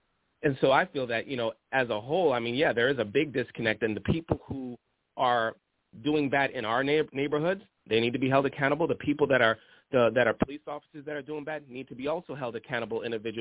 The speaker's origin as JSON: {"language": "English", "town": "Brooklyn", "region": "New York", "country": "United States", "tie": "born or raised there", "also_born_or_lived": "Canada", "said": "You know, we grew up together in Brooklyn, and you know, I'm from Canada also."}